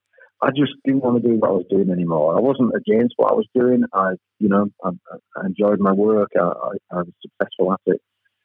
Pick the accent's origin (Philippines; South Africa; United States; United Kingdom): United Kingdom; Bradford, Yorkshire and the Humber; start helping a few people in my hometown of Bradford.